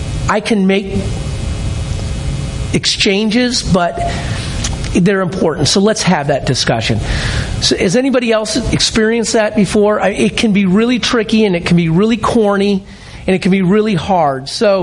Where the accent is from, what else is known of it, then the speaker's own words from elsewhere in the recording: Ann Arbor, Michigan, United States; I'm from Michigan. I was born in Ann Arbor, but I'm not a Michigan fan.